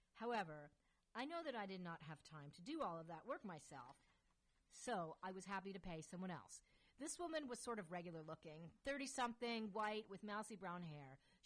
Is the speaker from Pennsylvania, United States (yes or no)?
no; Hastings-on-Hudson, New York, United States; My father and I are at his service station in my hometown, Hastings-on-Hudson, New York.